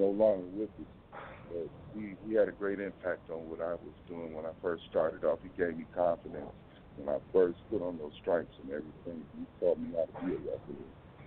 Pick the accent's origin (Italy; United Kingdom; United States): United States; Pontiac, Michigan; I'm born and raised in Pontiac, lifelong resident. I attended all the schools here.